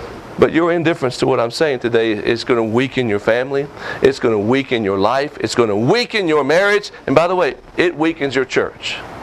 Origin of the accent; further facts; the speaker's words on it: United States; I'm glad I'm American. I'm glad I live in this country. I've lived in other countries and I've seen.